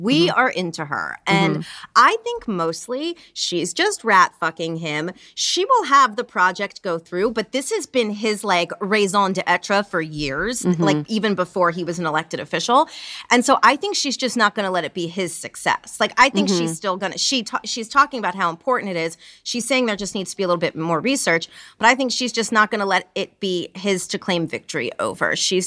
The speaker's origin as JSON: {"language": "English", "region": "New York", "country": "United States", "said": "But I personally, not a member of the Kansas legislature or anything, but as a New Yorker, I think it's probably going to pass."}